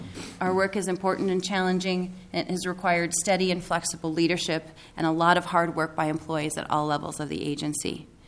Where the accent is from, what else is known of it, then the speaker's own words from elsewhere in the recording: Minnesota, United States; I grew up in Benton County, between St. Cloud and Foley on Highway 23.